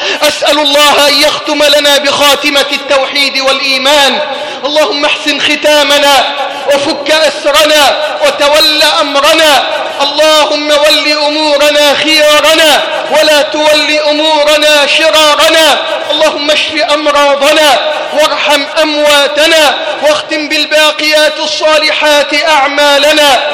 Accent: Egypt

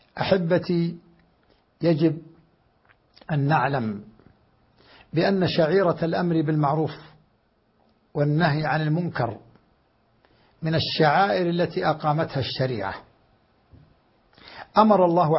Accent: Saudi Arabia; ونحن في بلادنا المملكة العربية السعودية

